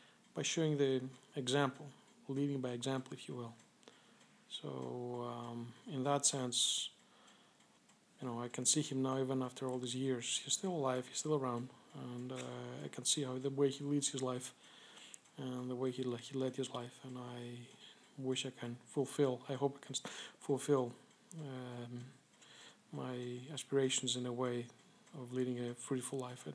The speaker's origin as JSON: {"language": "English", "country": "Greece", "tie": "born or raised there", "moved": "as an adult", "lives_now": "United States", "said": "as I was growing up in Greece, I went through their educational system there, and which was a good one, and I went actually through college there."}